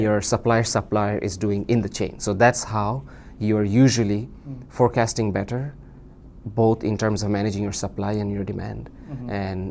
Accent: Bangladesh; moved away as an adult; now in United States; I currently work as a management consultant. I've been in the US for 3 years, 2 years doing my MBA and then 1 year at work. I'm originally from Bangladesh.

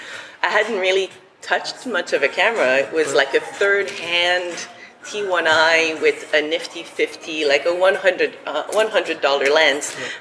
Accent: Montreal, Quebec, Canada; as you said. I'm from Montreal.

